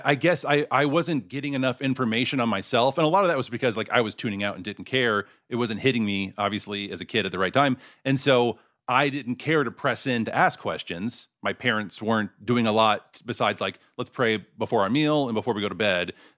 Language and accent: English; Mesquite, Texas, United States; I grew up in a suburb called Mesquite.